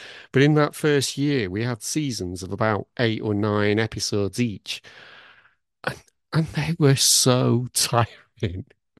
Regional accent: Blackburn, North West England, United Kingdom; I'm from Blackburn, we're, you know, for heaven's sake.

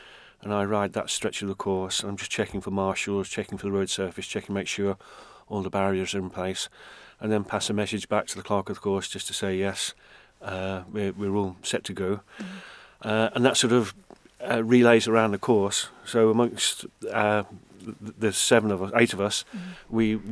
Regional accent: Isle of Man; I'm from the Isle of Man. I'm a retired school teacher.

